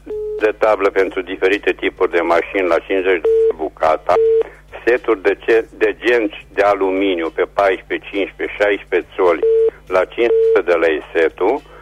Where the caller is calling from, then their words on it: Reșița, Caraș-Severin, Romania; sunt din Reșița